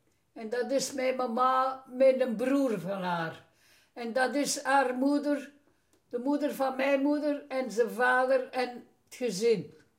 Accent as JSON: {"language": "Dutch", "town": "Aalst", "region": "Flanders", "country": "Belgium", "tie": "born or raised there", "said": "ik heb dus altijd als kind in Aalst gewoond, hè."}